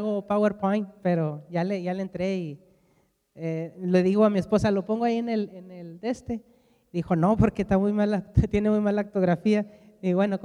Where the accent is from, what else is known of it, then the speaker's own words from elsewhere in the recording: Mexico; born there; no me defino como mexicano, aunque nací en México